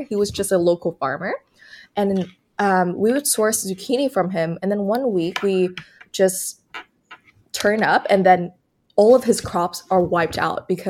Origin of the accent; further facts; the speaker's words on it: Vietnam; now in Canada; when I first came to Canada, so I was born and raised in Vietnam. I came here for school